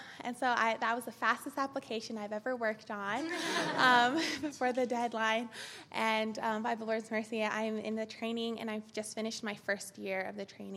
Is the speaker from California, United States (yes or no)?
yes; Cerritos, California, United States; also born or lived in Philadelphia; I'm from Philadelphia. I grew up in Southern California in Cerritos, and during my college years, I came across the country to attend college in Philly